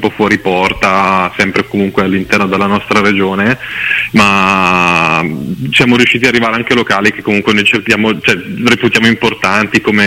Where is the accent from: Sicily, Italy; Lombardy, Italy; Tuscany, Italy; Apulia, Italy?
Lombardy, Italy; Bergamo; Noi siamo di Bergamo, siamo sparsi un po' per la provincia bergamasca tutti quanti.